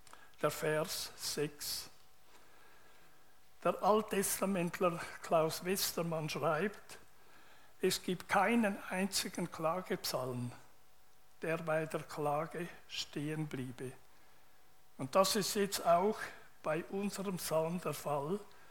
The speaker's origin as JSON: {"language": "German", "town": "Winterthur", "region": "Zurich", "country": "Switzerland", "tie": "born or raised there", "said": "In der FEG Winterthur, wo ich aufgewachsen bin"}